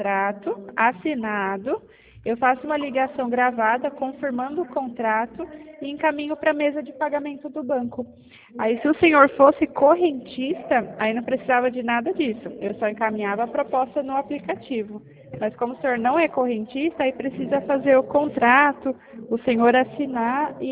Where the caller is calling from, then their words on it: Mato Grosso do Sul, Brazil; Eu falo de Mato Grosso do Sul.